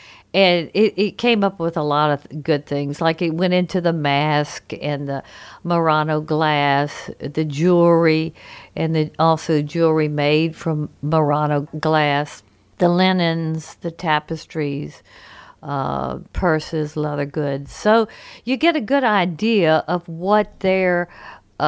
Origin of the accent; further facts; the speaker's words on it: Louisiana, United States; Because I'm from Louisiana, I'm going to focus on Mardi Gras, which is the biggest party in the world.